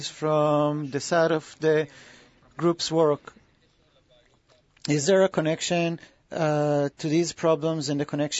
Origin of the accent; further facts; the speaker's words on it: Moscow, Russia; I'm from Moscow.